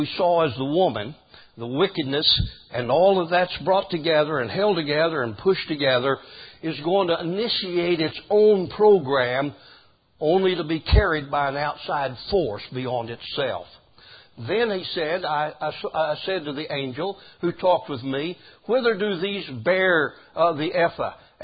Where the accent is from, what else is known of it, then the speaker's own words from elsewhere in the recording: United States; Now, we in America, and I'm glad I'm an American, amen.